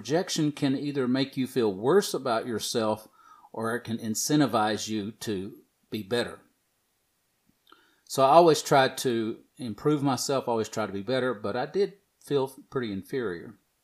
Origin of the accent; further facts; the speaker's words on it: the South, United States; I was, you know, I'm from the South. I opened doors. I said, yes, ma'am, no, ma'am.